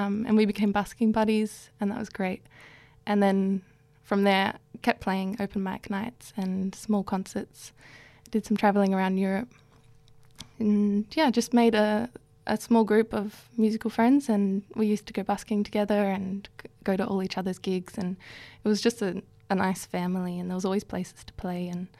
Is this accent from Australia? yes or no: yes; Adelaide, South Australia, Australia; also born or lived in Darwin / Berlin; I grew up in Adelaide, and when I came back from Berlin, I went to Darwin